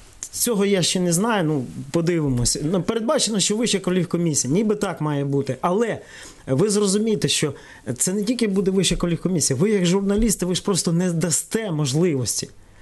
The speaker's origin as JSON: {"language": "Ukrainian", "town": "Lviv", "region": "Lviv Oblast", "country": "Ukraine", "said": "Західна Україна, я львів'янин"}